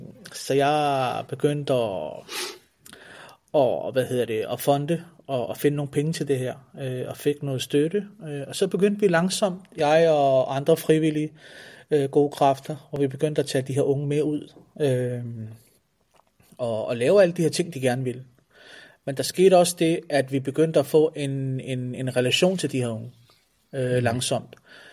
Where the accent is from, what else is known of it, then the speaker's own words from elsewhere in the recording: Copenhagen, Capital Region of Denmark, Denmark; Jeg er inkarneret i København og født og opvokset i København